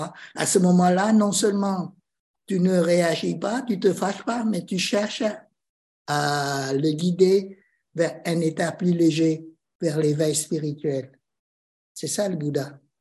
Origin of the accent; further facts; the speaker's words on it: Vietnam; now in France; Et pourquoi je suis vietnamien, je vis en France, c'est parce qu'il y a des liens avec la France aussi.